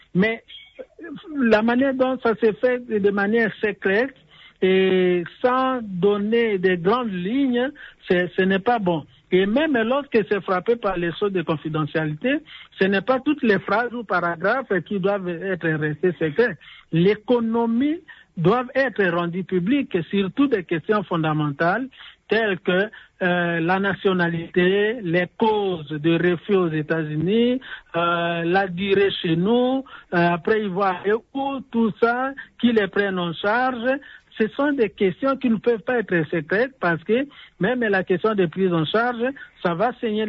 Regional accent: DR Congo

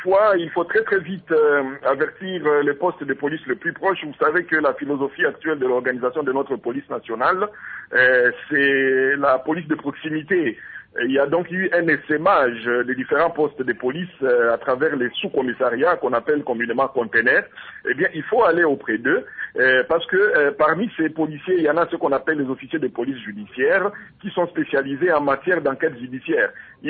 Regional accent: DR Congo; ici chez nous en République démocratique du Congo

